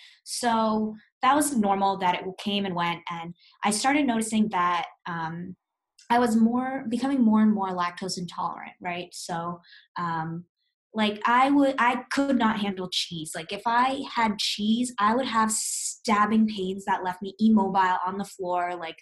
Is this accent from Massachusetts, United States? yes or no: yes; Boston, Massachusetts, United States; I'm from Boston.